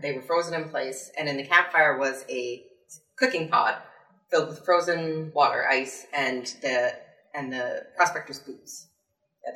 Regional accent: Canada; Well, you know, I'm Canadian

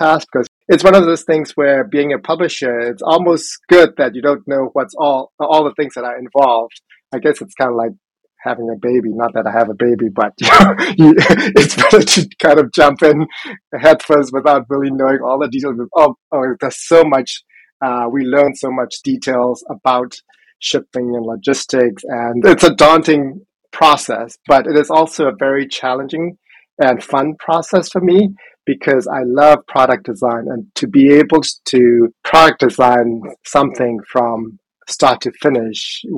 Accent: Myanmar; English is a second language; I grew up in Burma, and we don't really have a lot of access to games.

